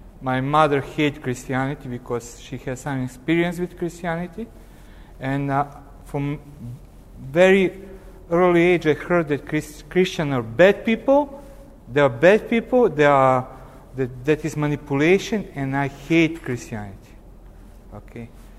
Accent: Novi Sad, Vojvodina, Serbia; English is a second language; I'm from Novi Sad. I'm pastor of Protestant Christian Fellowship, that is Free Evangelical Church

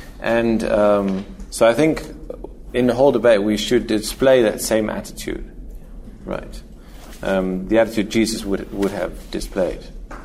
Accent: Netherlands; English is a second language; So I'm from the Netherlands

